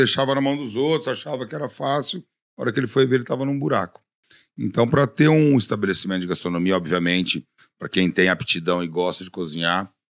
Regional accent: Ribeirão Preto, São Paulo, Brazil; also born or lived in Piracicaba; Fiquei em Piracicaba até os 8 anos de idade. Com 8 anos de idade para 9, meu pai foi transferido numa empresa que ele trabalhava. Aliás, ele saiu da empresa que ele estava, foi contratado numa empresa em Ribeirão Preto. E aí nós fomos para lá

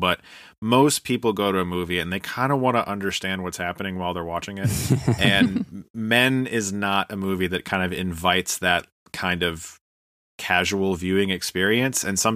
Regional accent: Ohio, United States; and I'm from Ohio, so like we're kind of on this Midwest

